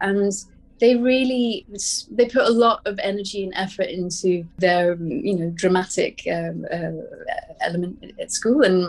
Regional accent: Edinburgh, Scotland, United Kingdom; I grew up at school in Edinburgh learning about Jacobite history.

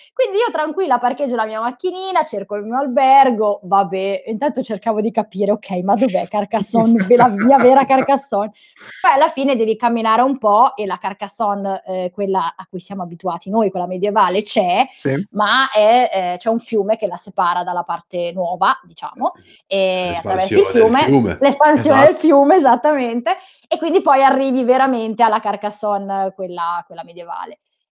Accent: Milan, Lombardy, Italy; Quindi da Milano, io sono di Milano, quindi da Milano

